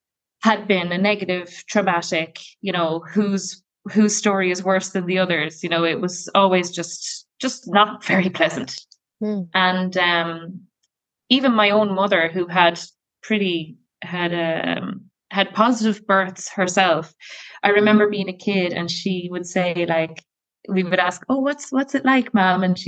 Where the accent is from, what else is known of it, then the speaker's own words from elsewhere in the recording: Ireland; now in Netherlands; Myself and my partner both live in the Netherlands and we're both from Ireland.